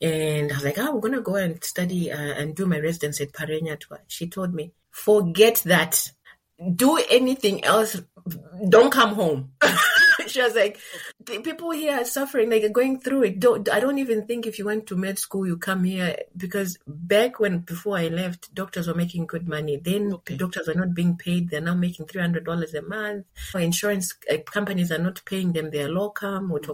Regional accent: Zimbabwe; now in Eastern Europe; And the jacket that I came with from Zimbabwe didn't even cut it.

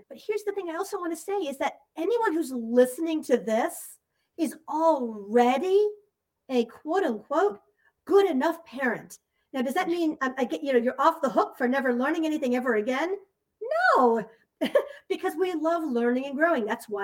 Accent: Massachusetts, United States; born there; I was born in Massachusetts.

